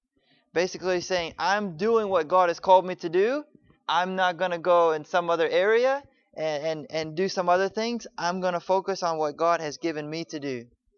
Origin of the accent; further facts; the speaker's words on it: Georgia, United States; You know, my wife is from Pennsylvania. I'm from Georgia. There's a little dialect different there.